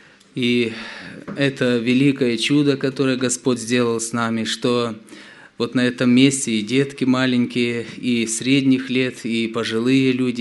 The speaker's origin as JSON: {"language": "Russian", "region": "Dnipropetrovsk Oblast", "country": "Ukraine", "said": "я с Украины, Днепропетровская область."}